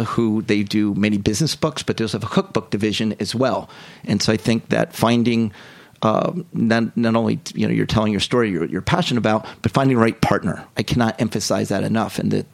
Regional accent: Haddonfield, New Jersey, United States; It's also my hometown is Haddonfield, New Jersey.

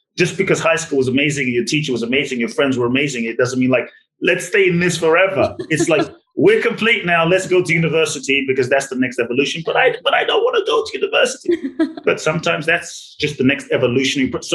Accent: London, United Kingdom; I grew up in London, so I grew up with soccer.

